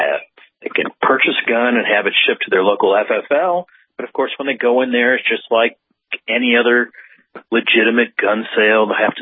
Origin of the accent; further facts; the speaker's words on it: St. Louis, Missouri, United States; I hate to say my hometown of St. Louis is one of those places too.